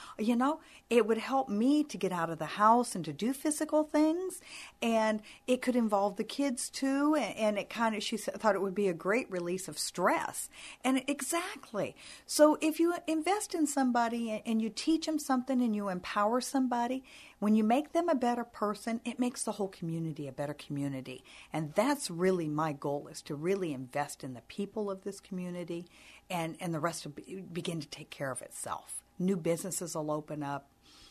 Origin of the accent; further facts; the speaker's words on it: Keokuk, Iowa, United States; I am from Keokuk originally, born and raised, and I've lived a lot of my adult life out of Keokuk.